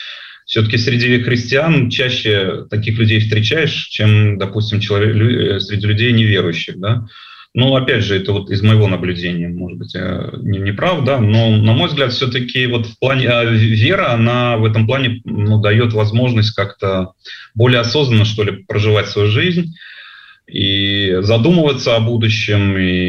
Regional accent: Tashkent, Uzbekistan; Я сам родом из Ташкента.

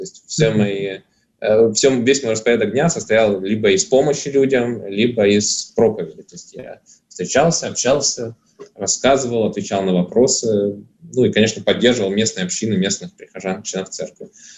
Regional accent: Krasnoyarsk, Krasnoyarsk Krai, Russia; Я являюсь прихожанином этой церкви с 2003 года. Я сам родом из Красноярска, и именно там я к ней присоединился.

